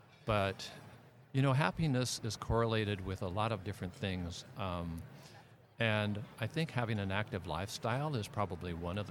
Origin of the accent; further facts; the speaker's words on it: Long Beach, California, United States; I grew up in Long Beach, California, son of a dermatologist and a nurse.